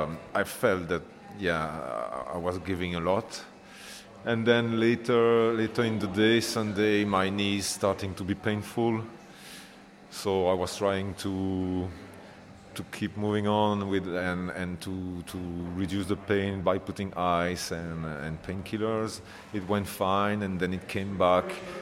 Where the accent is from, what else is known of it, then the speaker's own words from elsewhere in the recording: Belgium; English is a second language; now in Cambridge, United Kingdom; I'm from Belgium, but I live in Cambridge now.